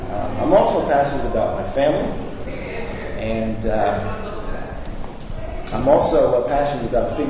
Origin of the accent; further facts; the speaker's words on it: Fort Washington, Maryland, United States; I'm from Fort Washington, Maryland. It's a suburb of Washington, D.C.